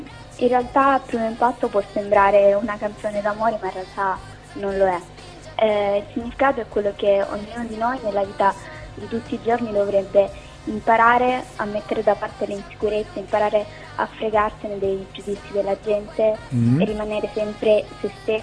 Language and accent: Italian; Apulia, Italy; io sono una ragazza di 16 anni, vivo a Maglie in provincia di Lecce, quindi sono della Puglia.